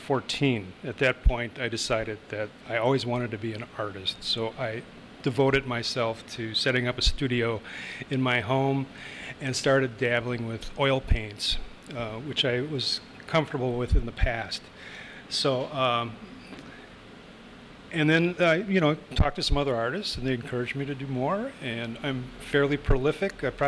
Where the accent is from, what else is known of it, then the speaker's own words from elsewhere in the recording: Milwaukee, Wisconsin, United States; now in Kenosha, United States; I'm originally from Milwaukee, yes. I've been in Kenosha for 2 years.